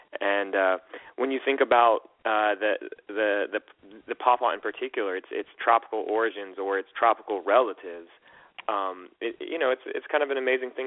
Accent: Florida, United States; I grew up in Polk County, Florida, which is, you know, I grew up on the rural end of that county.

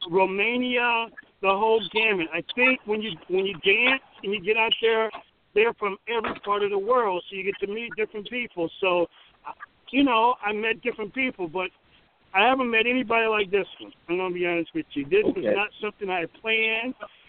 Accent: Newark, New Jersey, United States; I grew up in Newark, New Jersey, went to Howard University undergrad.

